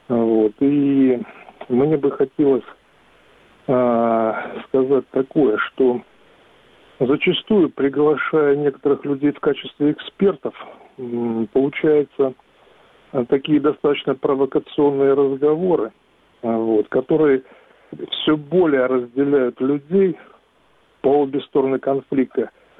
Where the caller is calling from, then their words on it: Donbas, Ukraine; Донбасс, Украина, 60 лет.